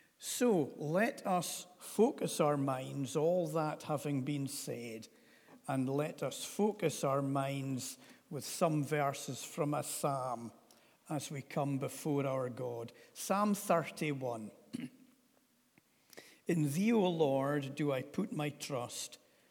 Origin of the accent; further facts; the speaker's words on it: Aberdeen, Scotland, United Kingdom; I come from Aberdeen. I was born on the 20th of June, 1967.